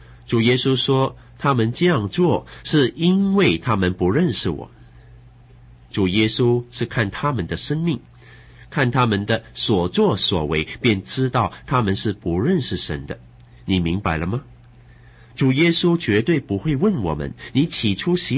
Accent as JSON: {"language": "Chinese", "country": "China", "said": "我们中国人有一句俗语说，天渊之别"}